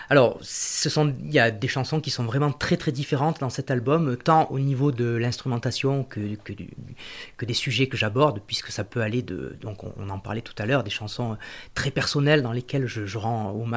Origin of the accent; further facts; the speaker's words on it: Marseille, Provence-Alpes-Côte d'Azur, France; born there; Alors moi je suis né à Marseille il y a quelques années maintenant et mon papa est originaire des Alpes d'Haute-Provence